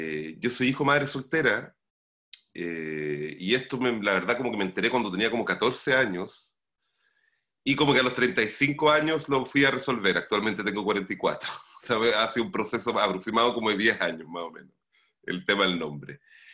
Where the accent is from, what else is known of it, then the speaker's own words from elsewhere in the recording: Chile; como yo tengo dos nacionalidades, soy nacionalidad chileno y aparte italiano